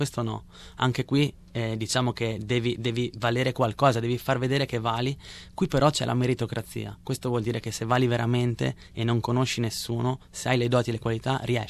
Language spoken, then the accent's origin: Italian; Trentino-Alto Adige, Italy; Devo dire che io vivo una situazione ancora diversa rispetto al Trentino, perché sono altoatesino e da noi da sempre...